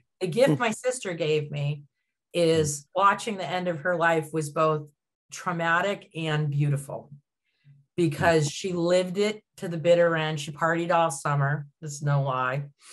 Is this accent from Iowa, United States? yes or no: no; Laconia, New Hampshire, United States; born there; I was born in Laconia, New Hampshire. So for all you bike enthusiasts, Laconia is one of the largest bike hubs.